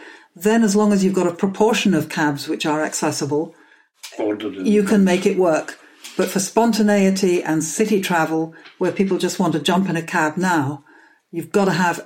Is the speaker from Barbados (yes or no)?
no; London, United Kingdom; Well, as a Londoner, I love the London cab, of course.